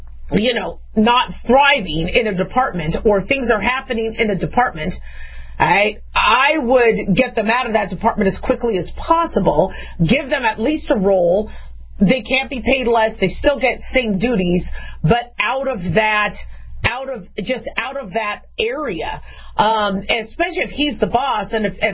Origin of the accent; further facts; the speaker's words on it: California, United States; I'm, you know, Southern Californian. Okay, well, I'm from Southern California, okay?